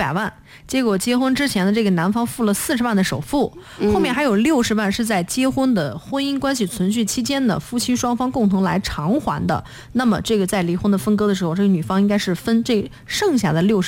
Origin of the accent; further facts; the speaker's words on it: China; 和我们中国人整个的这个国情